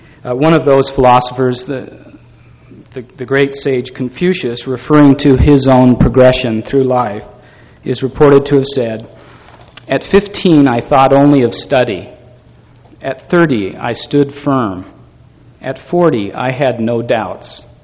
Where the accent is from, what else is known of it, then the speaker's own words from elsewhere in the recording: Bellevue, Washington, United States; now in Hong Kong; I still remember vividly as a child of five growing up in Bellevue, Washington.